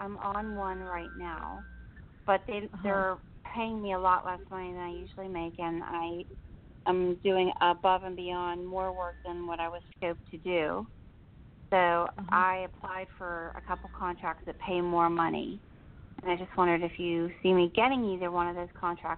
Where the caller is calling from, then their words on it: New Jersey, United States; in New Jersey.